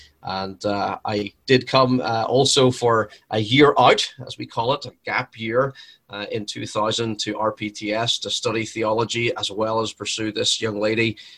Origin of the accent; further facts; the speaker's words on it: Northern Ireland, United Kingdom; also born or lived in Scotland; now in United States; Well, as you will tell from my accent shortly, I'm not from the States. I was born in Scotland and raised in Northern Ireland. And I was privileged to be raised in a Christian home.